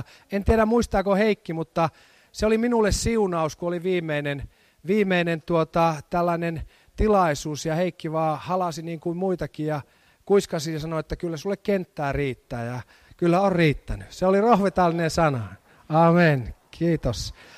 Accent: Ostrobothnia, Finland; Minä en tiedä, kun tulen Pohjanmaalta, jossa ihmiset ovat hyvin avoimia ja välittömiä, niin siellä halataan yleensä.

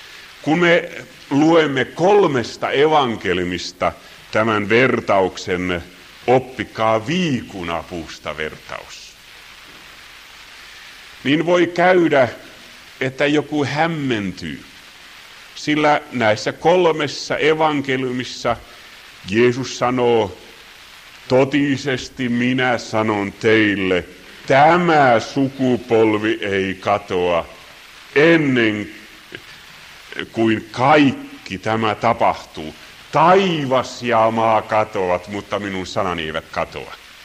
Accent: Helsinki, Uusimaa, Finland; Ja pohjalainen vereni kiehahti, vaikka olen Helsingin kasvatti.

